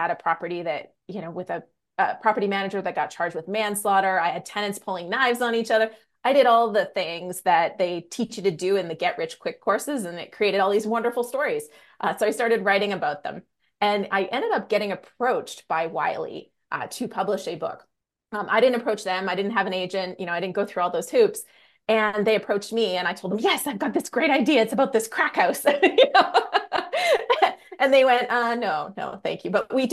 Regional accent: Canada; now in Las Vegas, United States; I am Canadian. I live in Las Vegas, but I am Canadian.

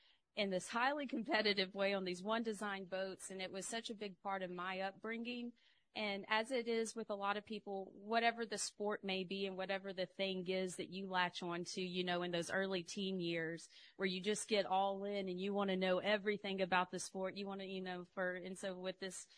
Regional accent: Louisiana, United States; because I grew up in Louisiana and go back to Louisiana often too, and I love writing the South.

